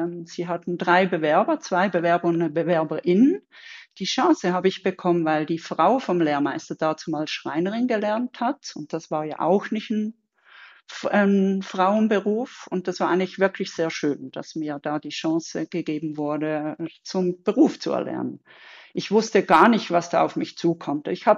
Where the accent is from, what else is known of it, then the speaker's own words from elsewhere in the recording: Basel-Landschaft, Switzerland; Aufgewachsen bin ich aber in der Nähe von Basel, also eigentlich genau am Rand von Basel.